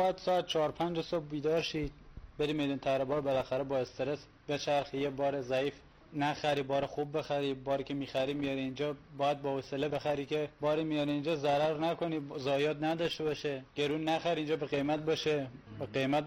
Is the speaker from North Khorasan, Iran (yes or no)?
yes; Esfarayen, North Khorasan, Iran; 25 ساله، اصلیتم خراسان شمالی، بجنود، روستای اسفراین.